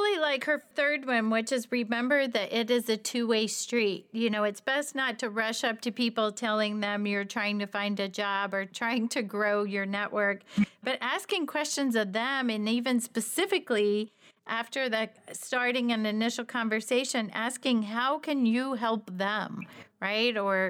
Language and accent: English; Indiana, United States; Not just saying I'm from Lagodi, Indiana, but sharing something the next step. I have a high school reunion. I just met up with some friends from my hometown.